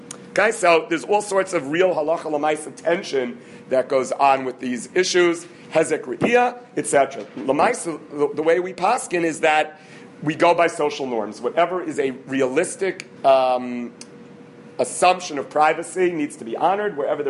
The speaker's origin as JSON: {"language": "English", "town": "Beit Shemesh", "region": "Jerusalem District", "country": "Israel", "said": "I'm from Beit Shemesh."}